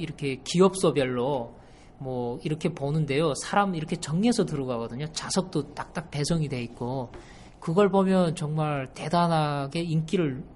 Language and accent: Korean; North Korea; born or raised there